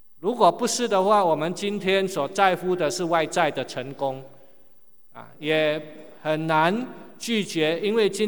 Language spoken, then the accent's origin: Chinese; Singapore; 但是我们我是第二代哈，我爸爸是中国来的啊，但我已经在新加坡出生长大